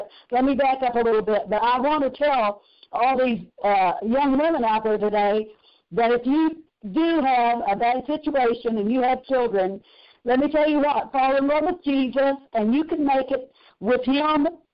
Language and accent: English; Arkansas, United States; when I was a young girl, I was raised over in Arkansas on a farm and went to church all my life, got married at 15 years old